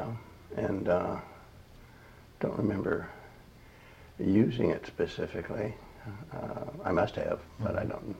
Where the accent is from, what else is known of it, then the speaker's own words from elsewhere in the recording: Milan, Michigan, United States; I was born in Milan, Michigan, and raised there until through high school.